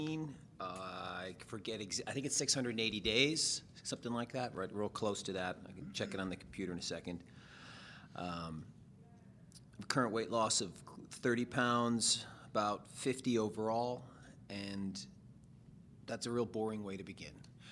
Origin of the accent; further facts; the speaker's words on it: Massachusetts, United States; I grew up back in Boston, in New England. I grew up in just a normal suburban town